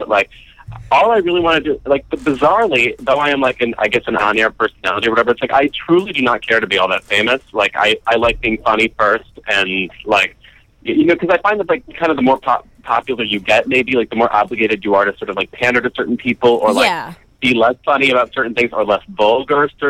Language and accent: English; Illinois, United States; I knew nobody who was gay in my hometown. Like, it's a very small suburb of Chicago, a mysteriously conservative one.